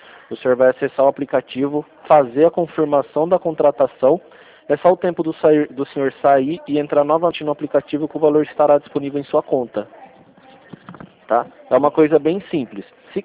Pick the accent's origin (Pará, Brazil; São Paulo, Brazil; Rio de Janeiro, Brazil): São Paulo, Brazil; Rio Claro; Eu sou de Rio Claro.